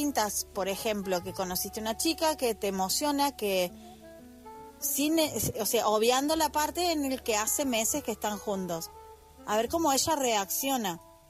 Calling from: Argentina; desde Argentina.

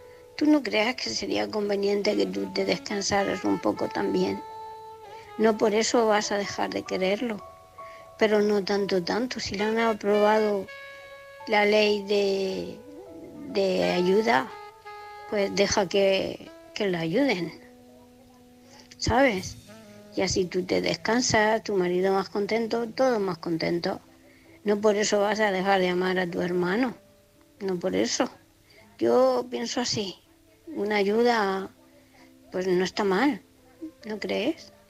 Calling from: Murcia, Region of Murcia, Spain; de Murcia.

